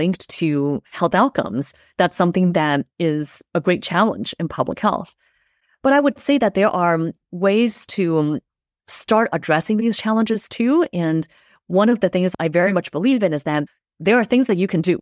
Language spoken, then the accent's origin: English; Los Angeles, California, United States; also born or lived in China; So I was born in China. My parents and I came to the U.S. just before I turned 8, and we lived in some areas in Los Angeles after we moved here that were challenging